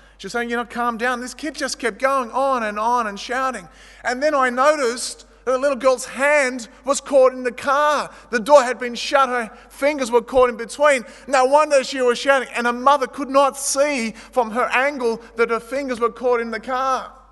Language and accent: English; Marrickville, New South Wales, Australia; an ordinary Greek kid growing up in Marrickville